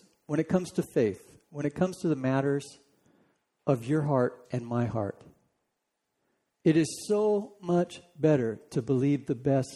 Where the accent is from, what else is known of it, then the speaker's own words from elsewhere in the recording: California, United States; I grew up in Sasquatch area in Northern California